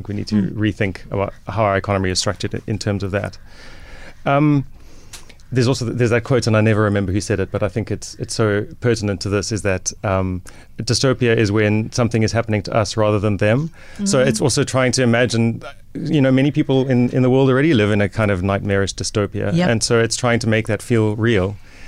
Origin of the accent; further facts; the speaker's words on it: South Africa; as a South African